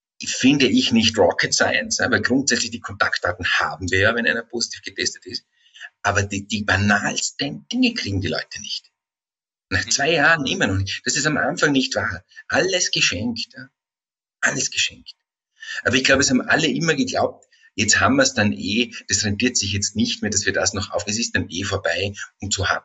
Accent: Vorarlberg, Austria; Mein Heimatbundesland verschickt

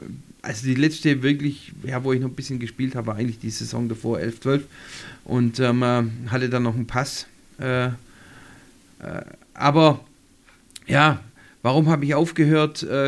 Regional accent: Reutlingen, Baden-Württemberg, Germany; Ich war Reutlinger.

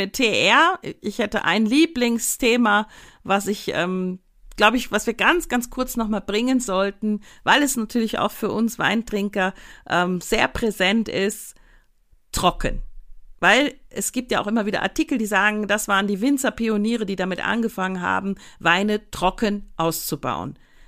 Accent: Germany; now in Austria; ich komme ja nun mal aus Deutschland

